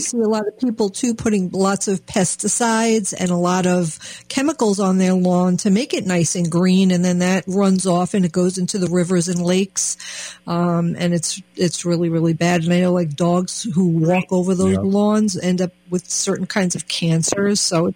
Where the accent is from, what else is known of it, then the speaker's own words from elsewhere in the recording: New York, United States; I'm from New York. We don't call it boulevard.